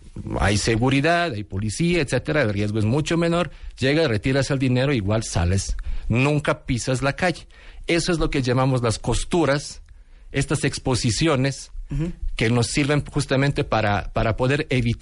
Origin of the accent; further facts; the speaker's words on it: Serbia; now in Mexico; en el año 2003, de mi ex país, porque ya soy nacionalizado mexicano, ¿verdad?